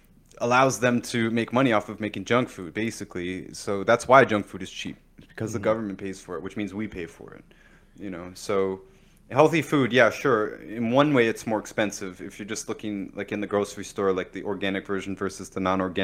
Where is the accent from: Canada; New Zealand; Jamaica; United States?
Canada; I mentioned that I'm from Canada.